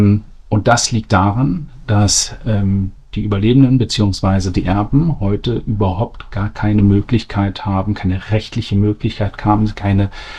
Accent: Berlin, Germany; Ich bin in Berlin aufgewachsen. Und meine Eltern sind hierher gezogen.

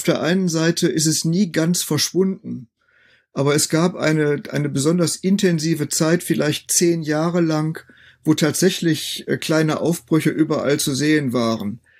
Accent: North Rhine-Westphalia, Germany; born there; Ich bin 1955 in Westfalen geboren worden

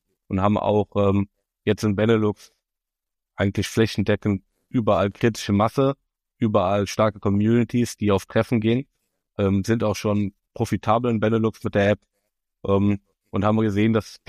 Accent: Frankfurt, Hesse, Germany; also als Frankfurter Jungs träumen wir davon, das mal zu machen.

